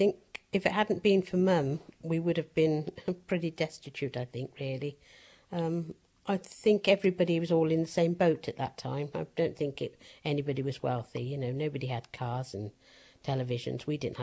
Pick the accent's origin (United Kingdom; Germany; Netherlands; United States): United Kingdom; South East England; also born or lived in Castleconnell, Ireland; Well, I was born in Castleconnell, County Limerick, in 1941. I came over here into England in 1948. Went to school at St Joseph's Catholic School, just at the bottom of Headington Hill. Stayed there until I was 15.